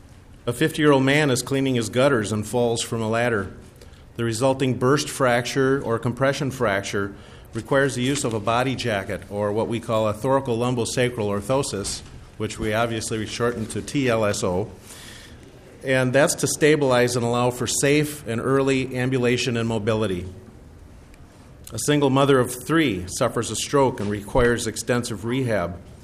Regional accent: Rochester, Minnesota, United States; from Rochester, Minnesota.

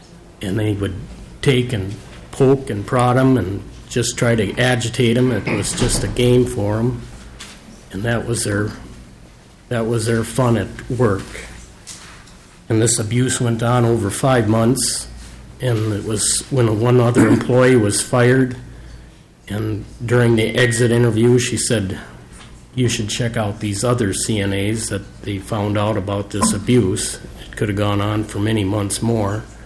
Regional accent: Bryceland, Minnesota, United States; I'm from Bryceland, Minnesota. That's in south central Minnesota, 30 miles west of Albert Lea.

